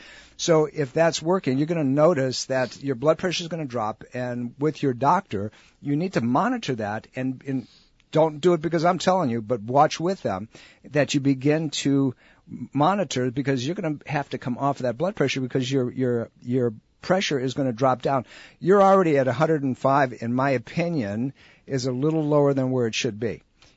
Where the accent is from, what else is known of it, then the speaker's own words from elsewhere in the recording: Sicily, Italy; now in United States; I'm from the Rock. I'm from that island of Sicily, right? My family's I'm first generation of this country.